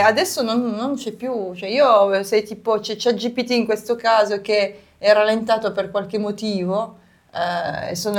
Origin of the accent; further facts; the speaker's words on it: Liguria, Italy; Un giorno ti metterò la maglia, sono Ligure